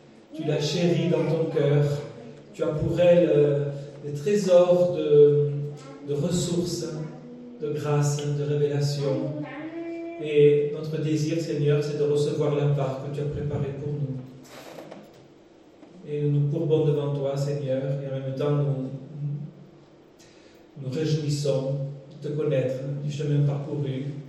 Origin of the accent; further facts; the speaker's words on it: Carpentras, Provence-Alpes-Côte d'Azur, France; on me dit que j'ai un accent méridional, que au moins vous ne me le direz pas ici. Hein. Je suis provençal, figurez-vous. J'ai grandi à Carpentras. J'ai fait mes études à Aix-en-Provence.